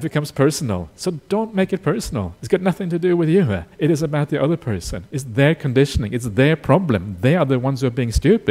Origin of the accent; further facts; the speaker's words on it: Australia; I'm an Australian